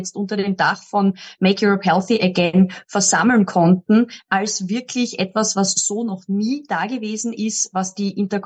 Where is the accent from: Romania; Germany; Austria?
Austria; als Patriotin, als Österreicherin